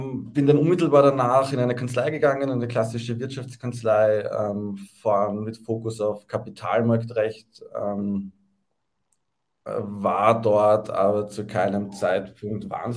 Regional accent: Vienna, Austria; Also ich habe in Wien studiert, also ich komme auch ursprünglich aus Wien, habe dann sehr lange auch überlegt, ins Ausland zu gehen fürs Studium, habe mich aber dann doch dazu entschlossen, in Wien zu bleiben

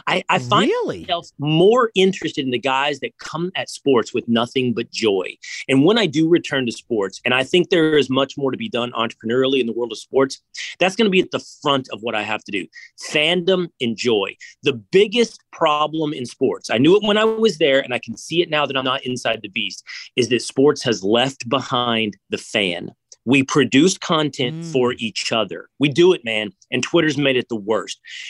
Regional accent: Texas, United States; So, yeah, I live in Texas again. I live in Dallas. I grew up outside of Dallas.

